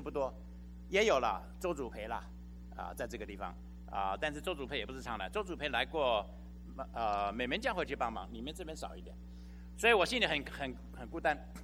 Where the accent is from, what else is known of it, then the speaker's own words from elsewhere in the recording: Taiwan; also born or lived in Qingdao; now in United States; 因为我是生在青岛，长在台湾。然后来美国读书做事这样子的哈，所以到美国来之后呢